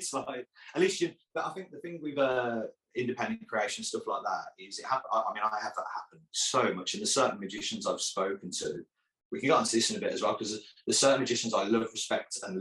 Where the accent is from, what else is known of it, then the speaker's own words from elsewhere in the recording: United Kingdom; I mean, we're British, so you know what people are like with sleeves in the UK.